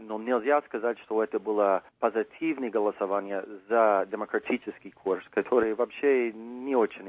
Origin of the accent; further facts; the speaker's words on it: Montana, United States; Я лично из Монтана, поэтому хорошо знаю этот штат.